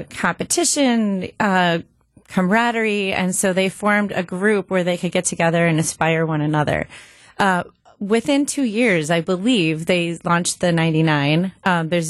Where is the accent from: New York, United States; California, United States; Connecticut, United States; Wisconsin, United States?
Wisconsin, United States; Grafton; So I'm from the area. I grew up in Grafton. I'm a proud University of Wisconsin-Milwaukee alum.